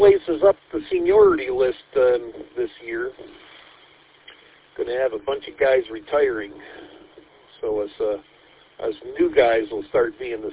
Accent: Detroit, Michigan, United States; Plus, this used to be my old stomping grounds, man. That's, you know, I grew up in Detroit over here on the northeast side.

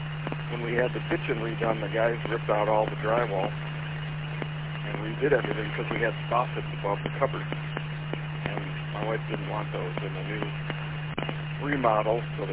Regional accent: Fenton, Michigan, United States; Oh yeah, I grew up on Runyon Lake, just south of Fenton.

